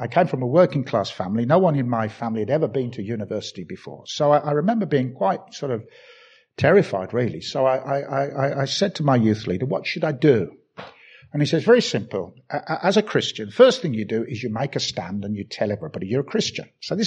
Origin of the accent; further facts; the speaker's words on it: Birmingham, West Midlands, United Kingdom; accent: Birmingham; And I turned up, and in my lovely Birmingham accent said, smile, God loves you.